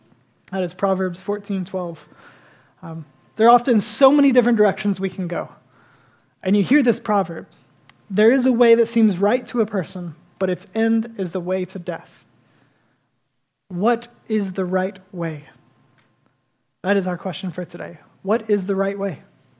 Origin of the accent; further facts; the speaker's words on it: Florida, United States; I was born in Florida and have lived in Florida my whole life.